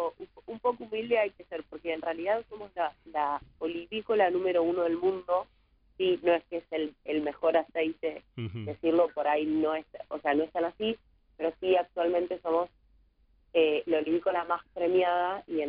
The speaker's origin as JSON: {"language": "Spanish", "region": "Buenos Aires", "country": "Argentina", "lives_now": "Mendoza, Argentina", "said": "Yo soy de Buenos Aires, pero vivo acá en Mendoza, trabajo en la URB."}